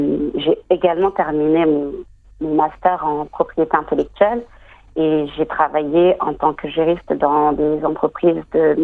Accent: France; born there; je suis née en France. Et mes deux parents sont nés au Bénin, raison pour laquelle j'ai aussi les origines béninoises.

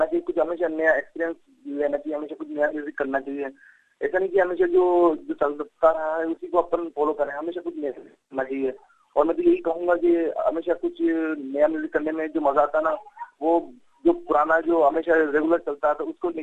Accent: Rajasthan, India; और हम राजस्थान से बिलोंग करते हैं

